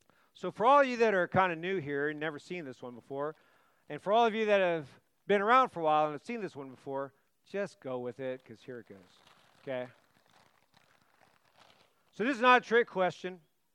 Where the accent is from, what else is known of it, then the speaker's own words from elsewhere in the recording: California, United States; I was a kid who grew up in the 70s. It was like, and I grew up in the East Bay.